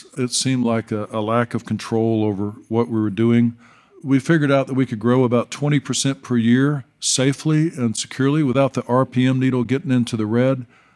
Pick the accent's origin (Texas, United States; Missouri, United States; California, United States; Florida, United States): Texas, United States; Dallas; Well, you know, we grew up in Dallas.